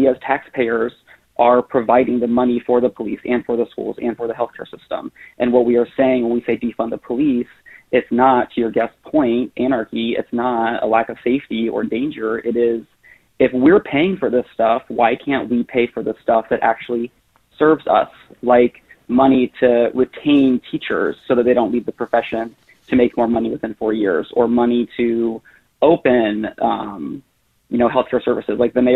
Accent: Midwest, United States; you know, I'm a transplant. I'm from the suburbs. I'm from the Midwest.

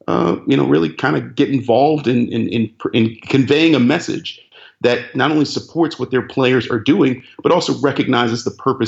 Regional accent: Cleveland, Ohio, United States; The owner of my hometown Cleveland Cavaliers, Dan Gilbert

